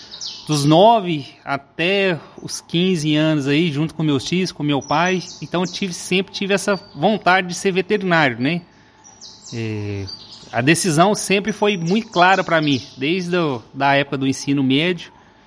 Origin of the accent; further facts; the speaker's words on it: Pains, Minas Gerais, Brazil; sou mineirinho, né? Lá de Paíns, essa é a capital do calcário.